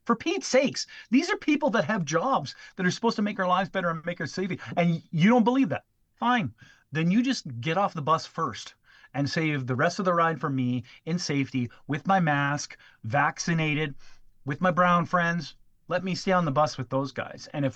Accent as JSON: {"language": "English", "country": "Canada", "said": "We're Canadian. We should be neighbors and friends"}